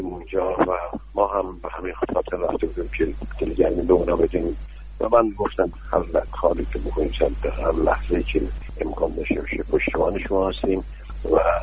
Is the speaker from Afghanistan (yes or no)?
no; Iran; من وظیفه خودم دارستم به عنوان یک ایرانی